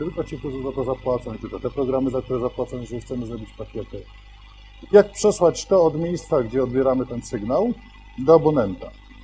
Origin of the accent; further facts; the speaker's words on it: Łódź, Łódź Voivodeship, Poland; ja jestem z Łodzi